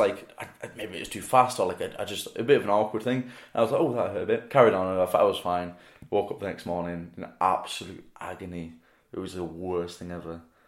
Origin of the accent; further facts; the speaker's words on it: Barrow-in-Furness, North West England, United Kingdom; I'm back in my hometown in Barrow and Furness on Saturday, actually.